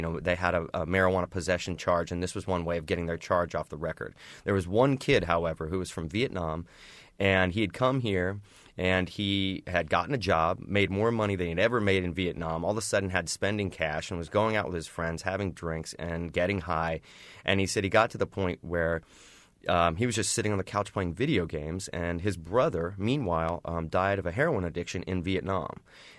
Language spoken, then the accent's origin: English; Indiana, United States; you know, like I'm from Indiana.